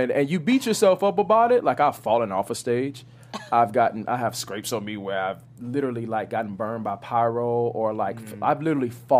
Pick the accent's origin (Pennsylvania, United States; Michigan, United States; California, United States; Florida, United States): Florida, United States; Miami; Well, I'm from Miami. I don't know if that's being around, like, a lot of Hispanic people.